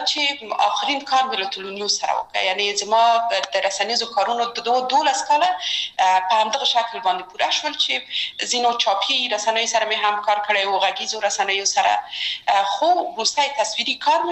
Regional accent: Kabul, Afghanistan; born or raised there

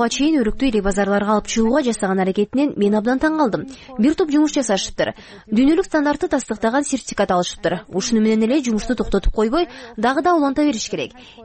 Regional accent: Mongolia; Мен өзүм Монголиядан келгем.

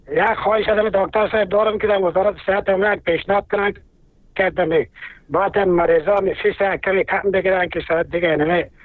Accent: Mazar-i-Sharif, Balkh, Afghanistan; از مزار شریف هستم

